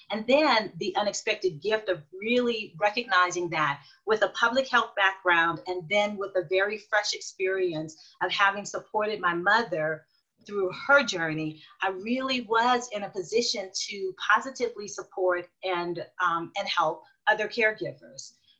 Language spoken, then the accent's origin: English; New Orleans, Louisiana, United States; I'm from New Orleans, born and raised through and through. And gumbo was an integral part of my growing up.